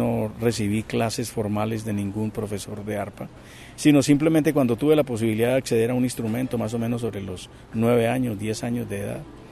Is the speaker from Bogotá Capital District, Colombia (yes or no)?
no; San Martín, Meta, Colombia; hijo de una tradición que en su momento yo recibí en Colombia, en San Martín, en el departamento del Meta, crecí yo, en los Llanos Orientales de Colombia.